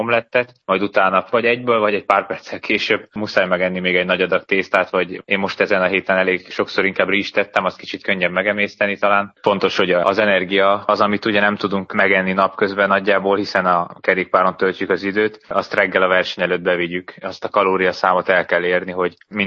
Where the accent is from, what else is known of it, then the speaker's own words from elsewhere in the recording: Hungary; Sok szerepe talán nincs annak, hogy én magyar vagyok, szerencsére nem kezelnek külön.